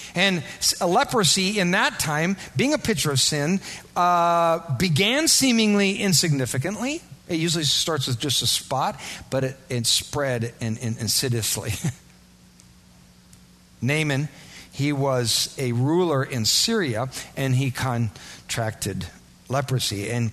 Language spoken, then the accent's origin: English; Iowa, United States; You know, I'm from Iowa.